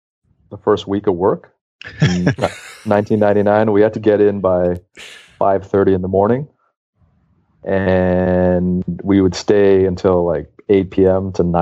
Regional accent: Zambia; also born or lived in Asia / Virginia, United States; I grew up overseas in Asia and in Zambia because my parents were in the Foreign Service. So I was overseas until high school, where I came to Virginia.

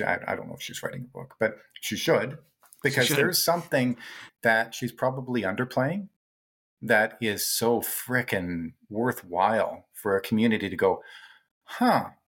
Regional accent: Canada; My home was warm to 19 degrees. I'm a Canadian.

